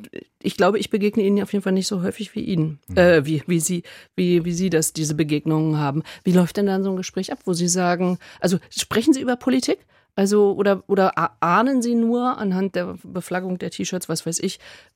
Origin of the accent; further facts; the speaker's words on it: West Germany, Germany; Also ich bin im Westen geboren und aufgewachsen